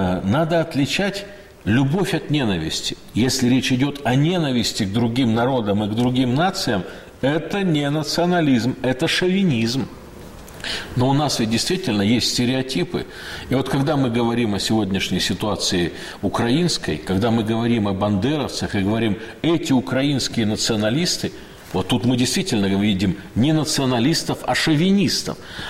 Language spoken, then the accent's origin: Russian; Omsk Oblast, Russia; also born or lived in Semipalatinsk; А я родился в Семипалатинске». Тогда это была Южная Сибирь. А дед мой приехал из Белоруссии, а вообще я вырос в Сибири и состоялся как сибиряк вот, на севере Омской области.